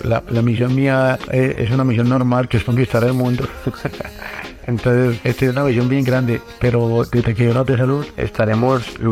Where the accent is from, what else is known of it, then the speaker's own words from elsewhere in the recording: Antioquia, Colombia; Sí, señor, te me ha hecho Colombia, papá.